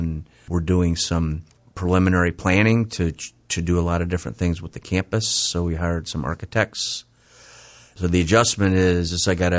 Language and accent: English; Mansfield, Ohio, United States; born there; also born or lived in Cleveland; I was born in Mansfield, and my dad's from University Heights area.